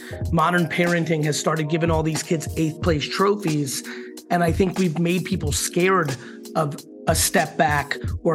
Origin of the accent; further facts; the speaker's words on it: Queens, New York, United States; also born or lived in Soviet Union / New Jersey; the Soviet Union. I came to America, you know, and it was a very, you know, humble beginning. And growing up in Queens and then New Jersey